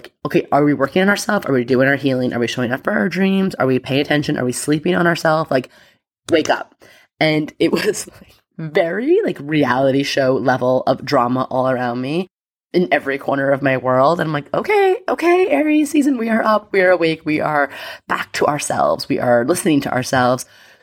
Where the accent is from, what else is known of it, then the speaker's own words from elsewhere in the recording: Staten Island, New York, United States; congratulations in my hometown in New York, Staten Island. Like, oh God, listen, New Yorkers, we are not perfect.